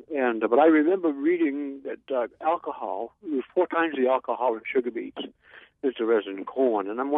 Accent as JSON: {"language": "English", "region": "New York", "country": "United States", "tie": "born or raised there", "said": "I just want to say I grew up in the North Country on a small farm"}